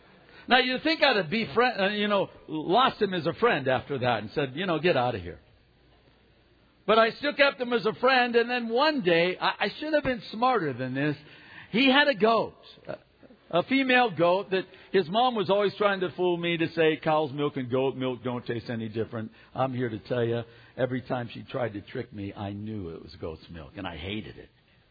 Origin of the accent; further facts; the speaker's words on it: Fontana, California, United States; I had a friend who had a chicken coop when I was growing up in North Fontana, in Rialto, there out in the Wash area.